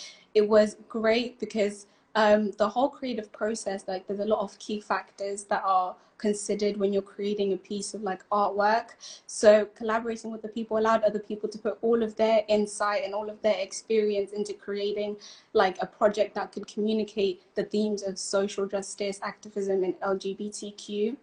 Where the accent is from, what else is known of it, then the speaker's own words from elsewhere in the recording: Zimbabwe; I'm originally from Zimbabwe.